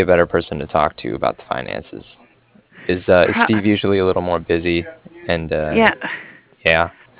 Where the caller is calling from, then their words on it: Cardiff, Wales, United Kingdom; I was calling from Cardiff, and I was calling regarding some financing that was done with Revco Leasing.